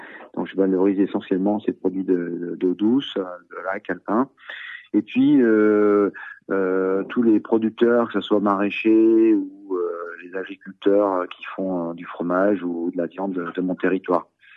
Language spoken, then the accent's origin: French; Aix-les-Bains, Auvergne-Rhône-Alpes, France; born there; c'est un territoire où je suis né à Aix-les-Bains. Et je me suis toujours exprimé dans ce département, que ce soit Savoie ou Haute-Savoie.